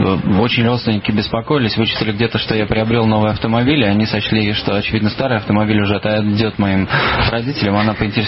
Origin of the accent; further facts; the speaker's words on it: Saint Petersburg, Russia; now in Moscow, Russia; Мы родились в Петербурге и всю жизнь там прожили, а теперь переехали в Москву